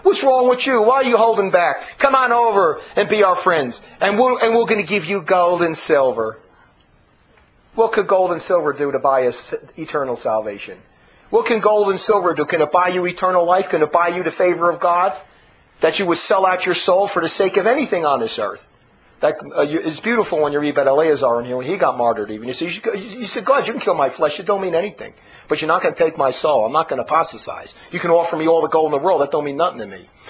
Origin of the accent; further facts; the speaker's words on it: Newark, New Jersey, United States; The people I grew up with in Newark, New Jersey are not like that.